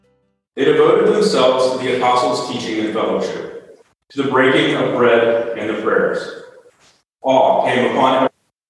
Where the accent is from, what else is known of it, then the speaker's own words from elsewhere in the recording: Missouri, United States; Growing up in Southeast Missouri, I knew church to be an important foundation for my family.